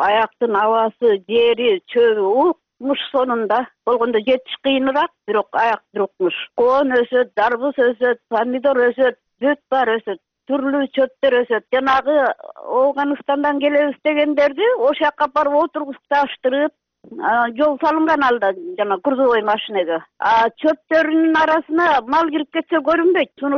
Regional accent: Talas Region, Kyrgyzstan; өзүм Таластыкмын.

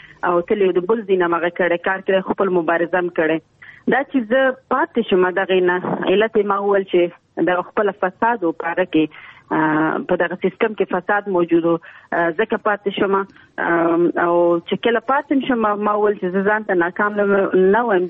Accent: Nangarhar, Afghanistan; مونږ دواړه د ننګرهار یو

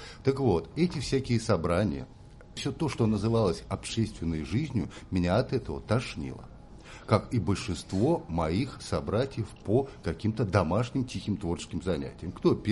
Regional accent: Saratov, Saratov Oblast, Russia; Все условия, в которых я воспитывался, учился, родившись в Саратовской области и живя в городе Саратове, провинциальном большом, закрытом городе промышленном

